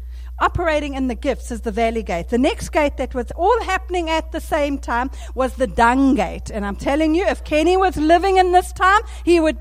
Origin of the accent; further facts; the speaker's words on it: South Africa; accent: South African; Excuse my South African accent